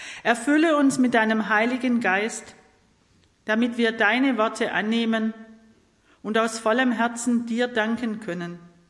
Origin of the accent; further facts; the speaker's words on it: Edelweiler, Baden-Württemberg, Germany; ich komme aus Edelweiler